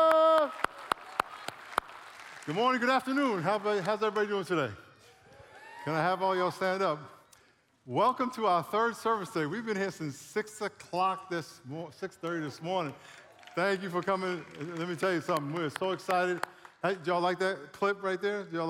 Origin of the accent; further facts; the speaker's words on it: Queens, New York, United States; In 1964, I was 4 years old, grew up in Long Island, and right in Queens